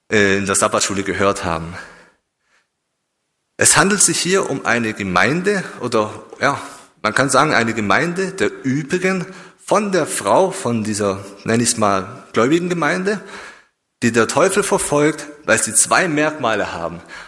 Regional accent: Austria; Bei uns in Österreich ist es noch nicht so.

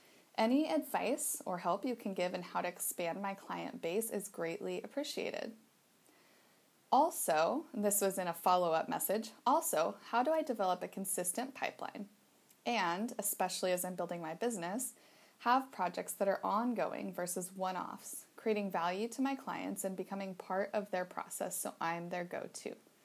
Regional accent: Boise, Idaho, United States; now in Thailand; We're leaving Thailand in a couple months and heading back to my hometown of Idaho, Boise, Idaho, for about 4 months

